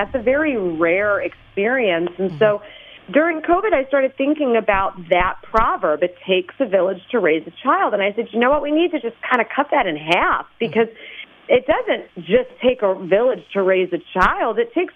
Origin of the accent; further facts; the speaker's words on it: Chicago, Illinois, United States; A friend of mine referred to me that way after my years in child care, and I hail from Chicago